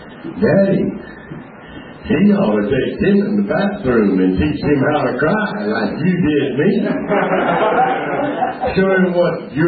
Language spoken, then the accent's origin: English; the South, United States; I grew up in the South, man. I saw a lot of that.